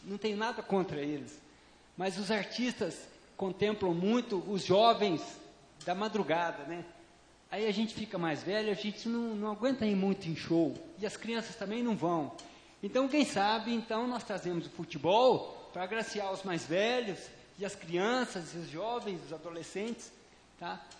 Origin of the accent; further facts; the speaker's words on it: Boa Esperança, Minas Gerais, Brazil; now in Alfenas, Brazil; Eu sou de Boa Esperança, mas eu também já sou um cidadão alfenense agora. Já tenho um novo diploma, um novo certificado de nascimento.